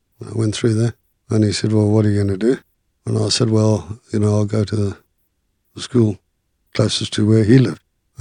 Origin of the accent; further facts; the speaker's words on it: South Africa; on the basis that I'm not a fit and proper person because I'm a South African.